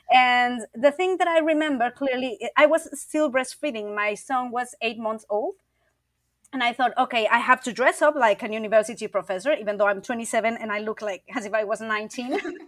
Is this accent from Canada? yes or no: no; Chiapas, Mexico; also born or lived in Mexico City / Oaxaca; So I'm Mexican. I live in Mexico. I was born in Mexico City, but at a very young age, we moved to Chiapas. So I grew up in Chiapas and Oaxaca